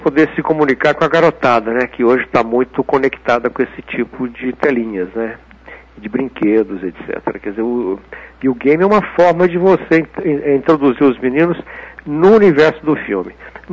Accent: Belo Horizonte, Minas Gerais, Brazil; é a história da minha infância aqui em Belo Horizonte

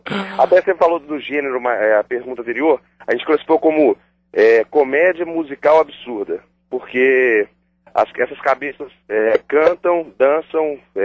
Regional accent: Belo Horizonte, Minas Gerais, Brazil; a gente é daqui de Belo Horizonte

